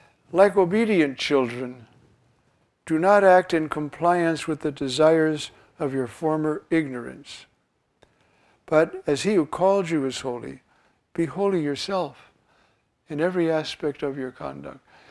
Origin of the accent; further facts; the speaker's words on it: New York City, New York, United States; Well, I'm a New Yorker. I mean, I've seen Broadway.